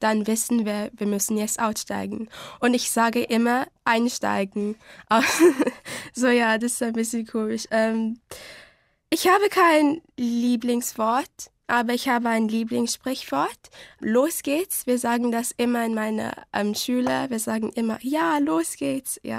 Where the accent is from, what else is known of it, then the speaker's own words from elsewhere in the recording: South Africa; German is a second language; Ich bin aus Südafrika. Ich wohne in Johannesburg. Ich bin im 2000er Jahr geboren. Ich lerne Deutsch